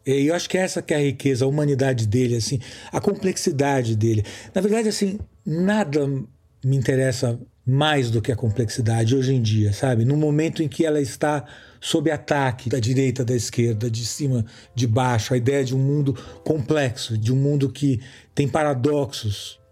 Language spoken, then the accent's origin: Portuguese; São Paulo, Brazil; also born or lived in Rio de Janeiro; E como paulista também, que depois morei muitos anos no Rio, tenho adoração pelo Rio.